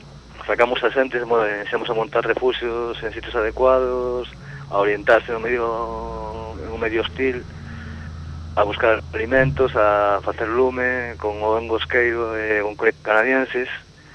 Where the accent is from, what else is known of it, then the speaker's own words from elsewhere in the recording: A Coruña, Galicia, Spain; Son de Coruña, nací en Coruña.